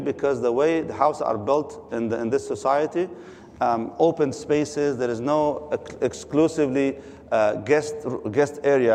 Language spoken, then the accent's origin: English; Kuwait; I grew up in Kuwait, and I've seen it